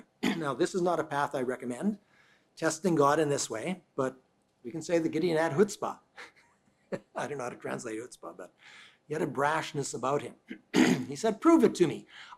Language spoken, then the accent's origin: English; Canada; Growing up in Canada, as I did as a young man, I would see the aurora borealis